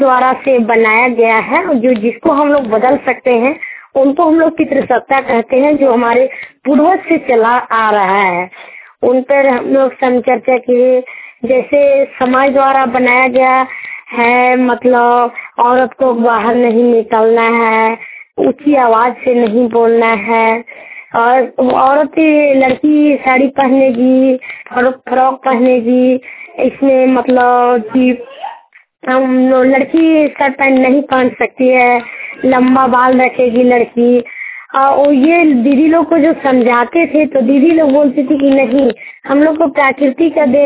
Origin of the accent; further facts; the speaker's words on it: Jainagar, Jharkhand, India; Post परसावार और थाना जयनगर और जिला कोडरमा की निवासी हूँ।